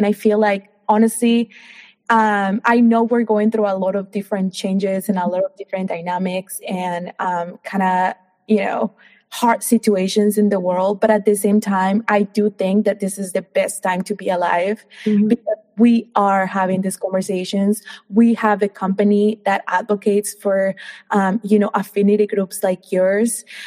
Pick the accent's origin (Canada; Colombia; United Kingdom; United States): Colombia; I mean, I am an immigrant. I'm from Colombia.